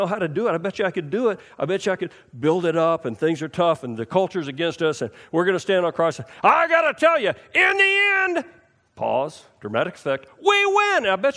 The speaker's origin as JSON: {"language": "English", "region": "Texas", "country": "United States", "said": "and because I'm from Texas, and I saw the startling loss"}